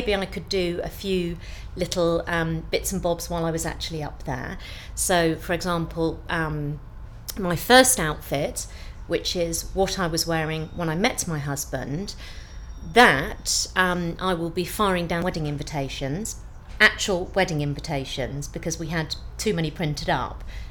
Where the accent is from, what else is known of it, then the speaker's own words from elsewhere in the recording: Hertford Heath, East of England, United Kingdom; My age is 45 and I'm from Hertfordshire, Hertford Heath.